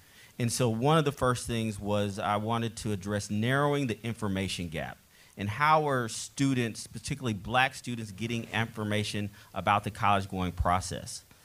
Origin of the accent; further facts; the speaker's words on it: Arlington, Texas, United States; born there; I was born in Dallas, Texas, Arlington, right outside of Dallas. I'm in Texas, so I can say I was born in Arlington, where people know.